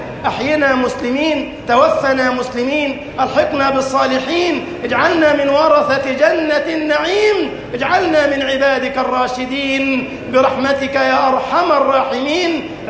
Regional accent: Egypt; اللهم اجعل بلدنا مصر أمنا أمانا، سخاء رخاء، وسائر بلاد المسلمين

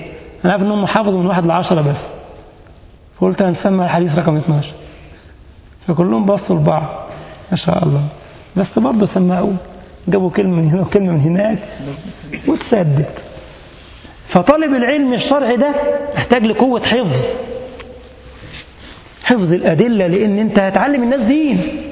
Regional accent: Egypt; الطب والهندسة بيسموها عندنا في مصر لإيه؟

